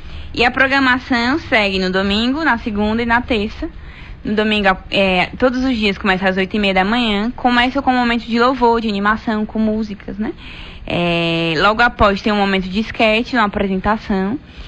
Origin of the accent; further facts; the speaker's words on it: Fortaleza, Ceará, Brazil; moved away as an adult; also born or lived in Campina Grande; now in Senhor do Bonfim, Brazil; missionária da Comunidade Católica Shalom, consagrada. Sou natural de Fortaleza. Moro em Senhor do Bonfim há alguns dias, né? Faz quase um mês que eu cheguei aqui, já passei por São Paulo, passei por Quixadá, passei 3 anos na cidade de Campina Grande